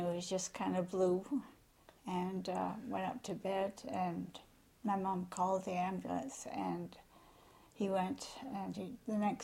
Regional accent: Port Arthur, Ontario, Canada; I was born in Port Arthur then, and the old General Hospital, with a twin sister.

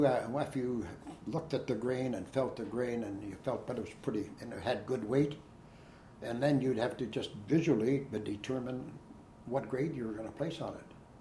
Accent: Yellow Grass, Saskatchewan, Canada; Well, I suppose it would be my hometown, Yellow Grass.

